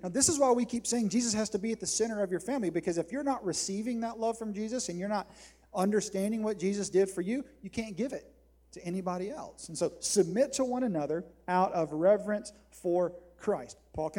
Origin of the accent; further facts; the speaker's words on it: South Carolina, United States; I grew up in South Carolina. We didn't have much to do, right? And I was a Gamecock fan in the mid to late 80s.